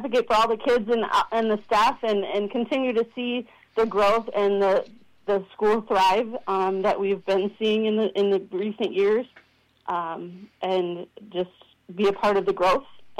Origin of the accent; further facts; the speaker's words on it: Dallas, Pennsylvania, United States; I'm born and raised in Dallas, graduated from Latimer, the Cal-Dallas School District, lived in Dallas my whole life, and April this year I moved to Clarion area